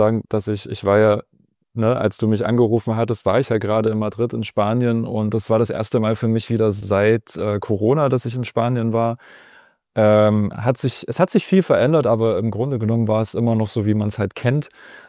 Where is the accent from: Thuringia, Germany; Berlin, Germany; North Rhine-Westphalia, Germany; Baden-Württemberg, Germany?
Thuringia, Germany; Erfurt; born there; Als gebürtiger Erfurter kann ich sagen, dass das ein wunderschönes Fleckchen Erde da ist.